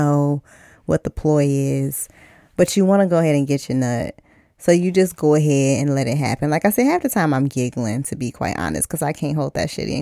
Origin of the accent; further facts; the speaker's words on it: Mississippi, United States; My father is one of 15 kids. Mm-hmm. We're from Mississippi.